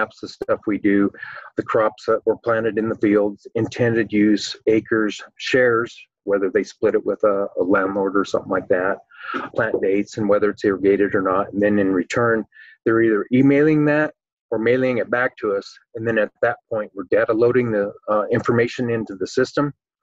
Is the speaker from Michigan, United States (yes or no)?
no; Longmont, Colorado, United States; I grew up in Southeast Longmont, native of the Longmont area, grew up on a farm, so got some agriculture experience.